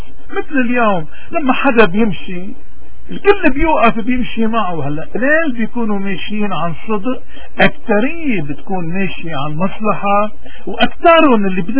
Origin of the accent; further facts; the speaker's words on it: Lebanon; نحن كلبنانيين اليوم ومسيحيين تحديدا نحن بارتيماوس، نحن عمي قاعدين على قارعه الطريق تركين بلادنا للغريب